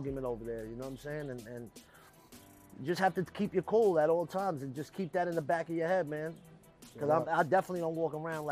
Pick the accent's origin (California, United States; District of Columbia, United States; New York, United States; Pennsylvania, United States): New York, United States; Well, growing up in New York as a Puerto Rican in the late 90s, mm-hmm.